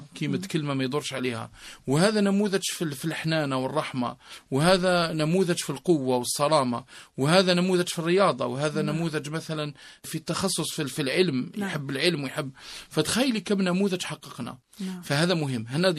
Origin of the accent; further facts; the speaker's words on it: Algeria; وهذا موجود يعني في بعض المجتمعات عندنا في الجزائر هي نماذج وقدوة في هذا المجال